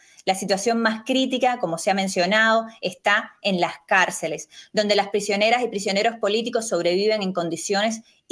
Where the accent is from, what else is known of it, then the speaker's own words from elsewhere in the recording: Cuba; los dictadores cubanos mantienen eficientemente en mi país